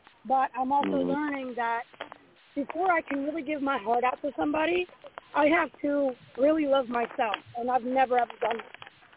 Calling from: Pennsylvania, United States; I'm calling from Pennsylvania.

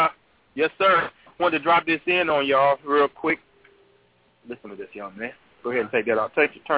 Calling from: LaGrange, Georgia, United States; We're calling from LaGrange, Georgia.

